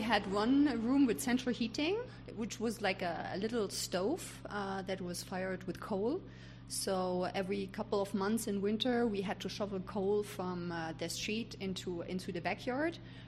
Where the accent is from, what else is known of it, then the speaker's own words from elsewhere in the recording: East Germany, Germany; my passport is German. I was growing up in Eastern Germany. I was born in 1982, so a couple of years before the reunification started. And I have lived in the communist part of Germany enough to see how it affected my family.